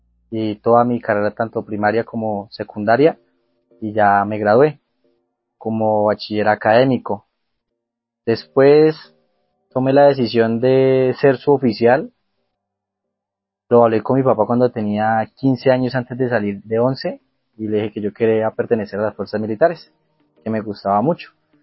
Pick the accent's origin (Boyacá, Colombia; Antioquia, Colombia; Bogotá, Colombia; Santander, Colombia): Antioquia, Colombia; Medellín; also born or lived in Nariño; Mi familia pues es campesina por parte de mi papá. Después de los 6 años salimos para la ciudad de Medellín y yo me crié ya con mi papá y mamá.